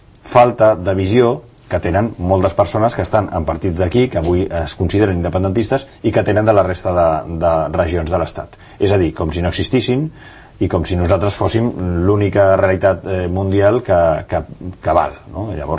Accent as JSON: {"language": "Catalan", "region": "Catalonia", "country": "Spain", "said": "nosaltres com a catalans tenim una forma de ser"}